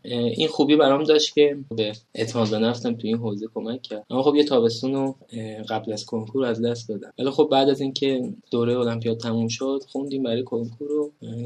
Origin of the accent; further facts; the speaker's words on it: Tehran, Tehran Province, Iran; سلام، من اهل تهرانم